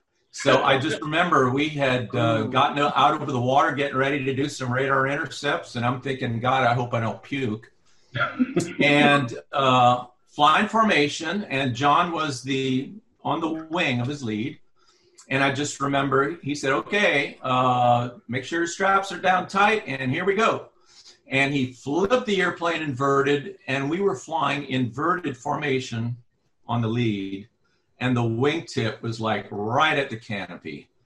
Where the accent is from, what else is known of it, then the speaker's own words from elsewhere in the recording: Breaux Bridge, Louisiana, United States; I grew up in Brobridge, Louisiana. There is absolutely no military in Brobridge, Louisiana.